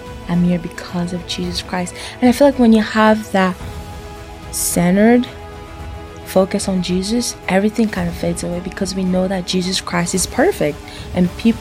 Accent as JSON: {"language": "English", "region": "Kentucky", "country": "United States", "said": "So I'm from Kentucky, but originally from Africa. I have 5 siblings, including myself. My whole family live in Kentucky. I'm here in Utah, going to BYU"}